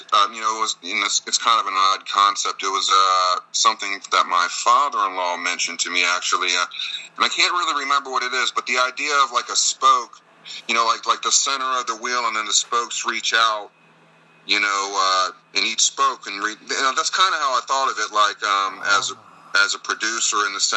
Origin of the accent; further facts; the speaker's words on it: Savannah, Georgia, United States; you know, I'm from Savannah.